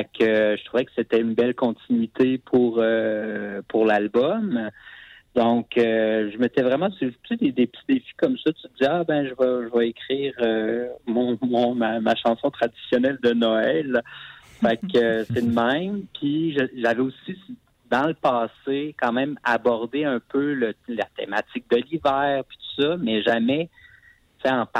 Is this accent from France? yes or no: no; Val-d'Or, Quebec, Canada; Moi, je viens de l'Abitibi, je viens de Val-d'Or.